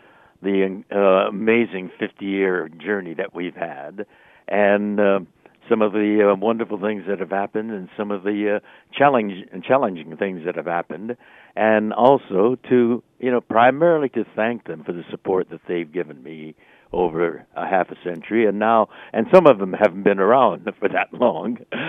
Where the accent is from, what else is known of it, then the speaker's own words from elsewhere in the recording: Los Angeles, California, United States; I'm an Angeleno. I was born here in Los Angeles. But my parents were Northern Californians.